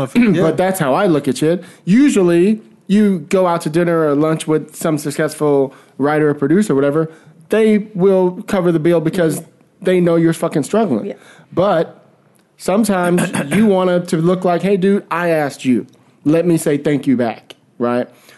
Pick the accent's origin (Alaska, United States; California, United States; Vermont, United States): California, United States; San Francisco; because I came from San Francisco, I used to always sit at coffee shops.